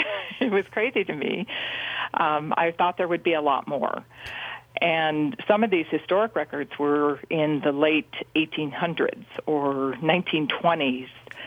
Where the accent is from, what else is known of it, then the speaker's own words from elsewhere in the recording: Wisconsin, United States; also born or lived in Illinois; So growing up in the Midwest, in Wisconsin and Illinois, I remember my parents every year would take us on day trips over to the Mississippi River.